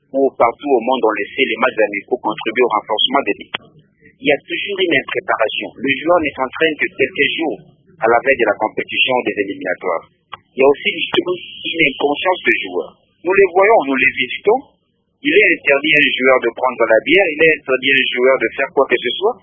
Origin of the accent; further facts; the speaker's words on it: DR Congo; je suis d'abord pessimiste en tant que Congolais